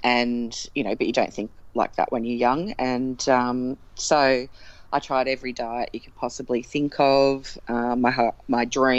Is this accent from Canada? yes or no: no; Melbourne, Victoria, Australia; And we grew up in Melbourne with her side of the family.